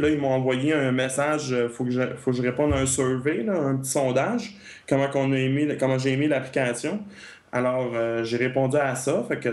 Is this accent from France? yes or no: no; Quebec, Canada; De toute façon, on est des Québécois, on parle français.